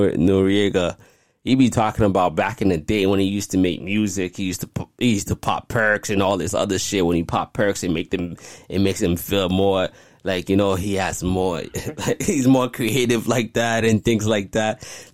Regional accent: Haiti; for growing up, I was raised in Haiti.

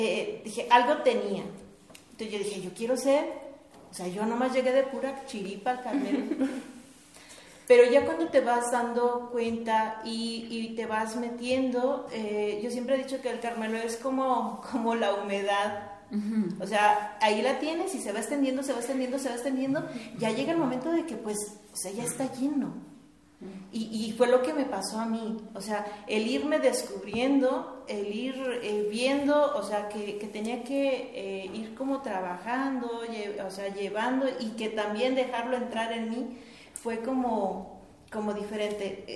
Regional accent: San Luis Potosí, Mexico; yo soy de San Luis Potosí y llegué de pura casualidad.

